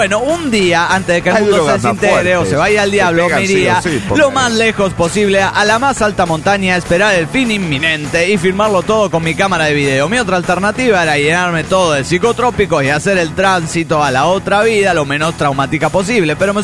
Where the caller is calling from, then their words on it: La Paz, Baja California Sur, Mexico; de La Paz, Baja California Sur.